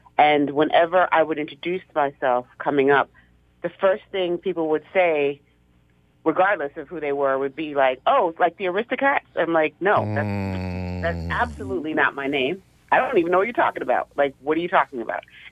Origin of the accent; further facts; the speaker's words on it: United States; I'm Nigerian American as well.